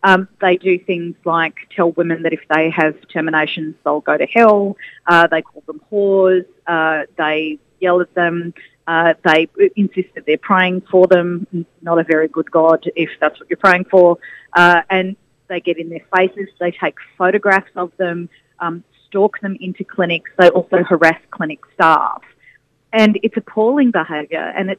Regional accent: Victoria, Australia; it resembles a bill that was passed in my home state of Victoria 2 years ago

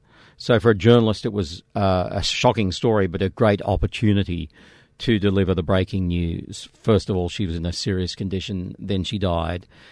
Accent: Nowra, New South Wales, Australia; at the age of 16, I started hanging around a radio station in my hometown of Nowra

